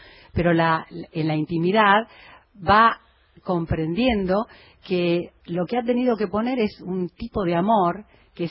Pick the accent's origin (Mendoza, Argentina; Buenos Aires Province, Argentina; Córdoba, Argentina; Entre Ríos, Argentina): Buenos Aires Province, Argentina; Morón; Yo soy de Morón.